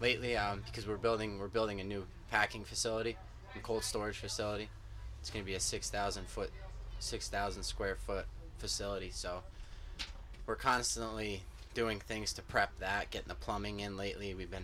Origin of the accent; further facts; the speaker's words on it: Milton, New York, United States; Milton, New York.